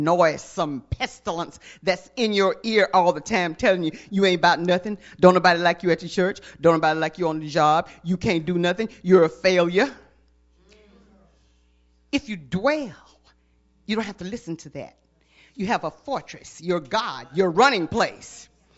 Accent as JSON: {"language": "English", "town": "Three Rivers", "region": "Mississippi", "country": "United States", "tie": "born there", "said": "I was born in Three Rivers, Mississippi. Don't say you don't know where Three Rivers is."}